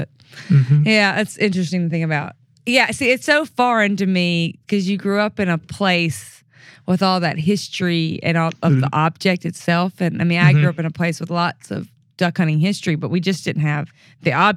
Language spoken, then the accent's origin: English; Atlanta, Georgia, United States; So I have zero background in boats because I'm from Atlanta. I'm in Mississippi.